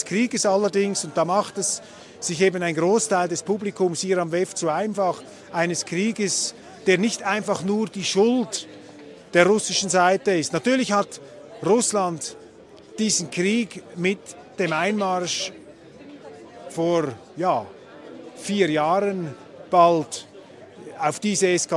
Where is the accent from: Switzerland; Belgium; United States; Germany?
Switzerland; Für mich ausschlaggebend als Schweizer ist die Nobelpreisrede